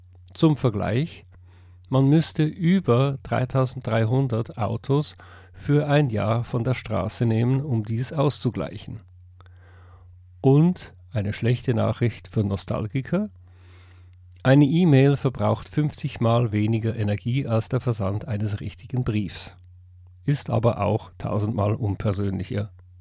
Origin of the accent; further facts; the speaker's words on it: Zurich, Switzerland; Als Zürcher habe ich gesagt